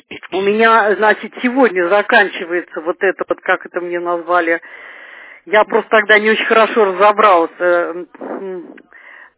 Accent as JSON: {"language": "Russian", "town": "Shushary", "region": "Saint Petersburg", "country": "Russia", "said": "Значит, я из Шушар"}